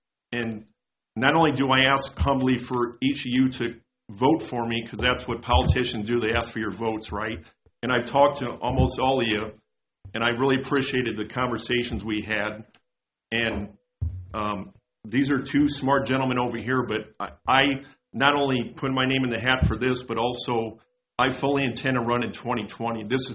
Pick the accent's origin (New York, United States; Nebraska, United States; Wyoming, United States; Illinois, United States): Nebraska, United States; Omaha; I've lived there for 10 years, and I grew up in the Cathedral area. Also lived in South Omaha for several years.